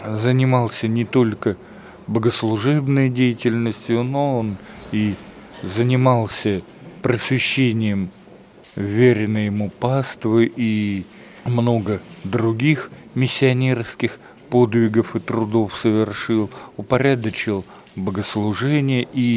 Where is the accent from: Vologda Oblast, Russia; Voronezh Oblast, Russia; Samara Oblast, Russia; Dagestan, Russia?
Voronezh Oblast, Russia; Voronezh; а я из Воронежа